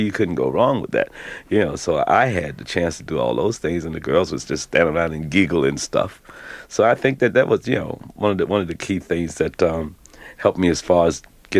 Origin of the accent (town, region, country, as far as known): New York, United States; born or raised there; also born or lived in Henderson, North Carolina